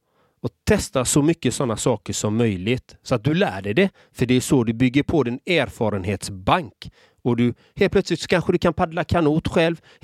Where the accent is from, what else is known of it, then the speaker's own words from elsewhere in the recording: Gothenburg, Västra Götaland County, Sweden; Själv är jag uppvuxen i en förort i Göteborg.